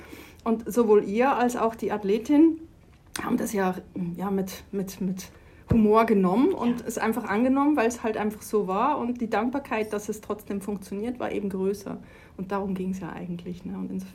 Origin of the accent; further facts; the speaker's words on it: Switzerland; Ich werde per 1.10. in meine Heimat zurückgehen, in die Schweiz. Ich bin gebürtige Schweizerin